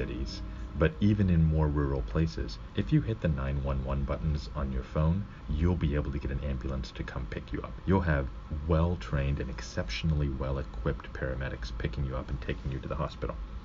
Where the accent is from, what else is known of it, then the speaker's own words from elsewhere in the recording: Khyber Pakhtunkhwa, Pakistan; born there; I was born in the Himalayas, actually, in a really tiny town just outside of another small town called Abbottabad in Pakistan.